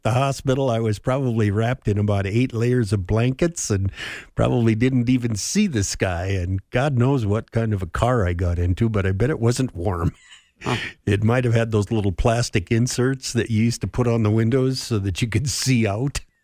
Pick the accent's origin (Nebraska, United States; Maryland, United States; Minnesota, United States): Minnesota, United States; Park Rapids; born there; I was born in Park Rapids on today's date, 77 cool years ago